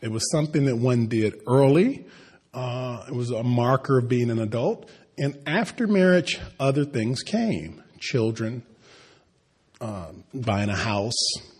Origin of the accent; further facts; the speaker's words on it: Cleveland, Ohio, United States; In my own family, who I grew up in Cleveland, Ohio, I had lots of relatives who did not go to college.